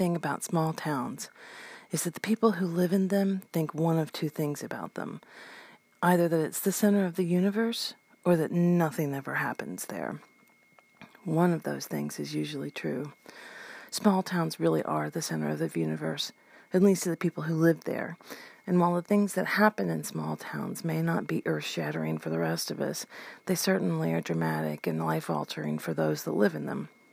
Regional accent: Kentucky, United States; also born or lived in Cincinnati; Growing up in Kentucky, I don't remember hearing about Rabbit Hash, but I definitely remember hearing a lot about it when we lived in Cincinnati.

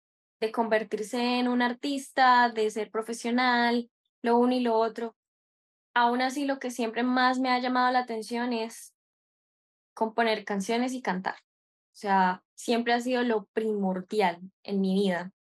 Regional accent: Bucaramanga, Santander, Colombia; born there; Yo nací acá, en Bucaramanga.

